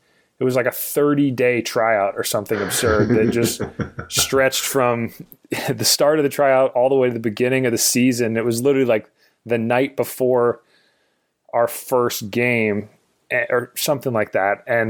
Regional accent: Davidson, North Carolina, United States; So growing up, I grew up in Davidson, North Carolina, a huge Davidson Wildcats fan.

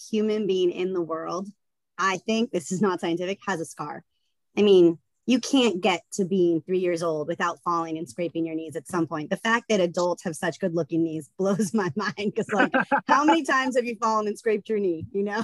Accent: the South, United States; I don't know if it's because of the way I was raised or because I grew up in the South

